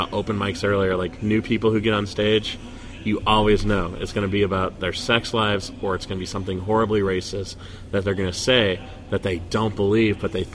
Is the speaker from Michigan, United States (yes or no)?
no; St. Louis, Missouri, United States; But no, I was raised in South St. Louis, and my folks were poor, and you know they both worked for the state, which means they got paid once a month.